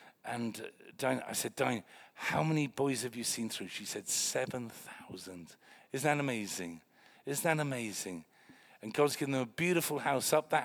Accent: England, United Kingdom; I thought it was English because I'm English.

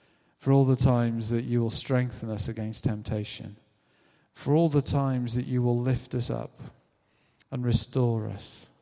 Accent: United Kingdom; "I'm British, I'm really embarrassed."

